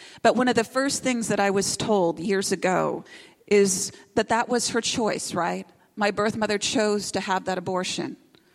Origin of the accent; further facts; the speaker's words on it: Iowa, United States; Sometimes when I tell people I'm from Iowa, they start to laugh.